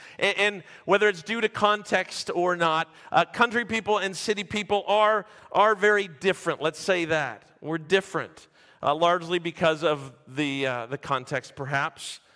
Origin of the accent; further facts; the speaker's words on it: St. Catharines, Ontario, Canada; also born or lived in Vancouver / Toronto / Abbotsford; I have always lived in a city. I was born in Vancouver. I grew up first in Toronto and then St. Catharines. Eventually, I moved to the city of Abbotsford, not that far from Vancouver.